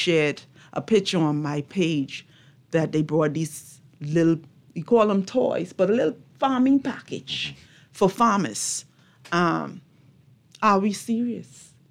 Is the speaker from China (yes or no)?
no; Eleuthera, Bahamas; my sister, my family, we're from Eleuthera